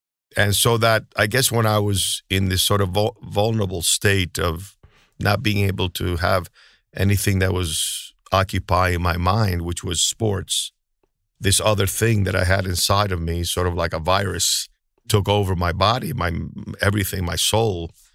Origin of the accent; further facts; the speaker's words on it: Miami Beach, Florida, United States; I grew up in Miami Beach, and that's where I got exposed to films.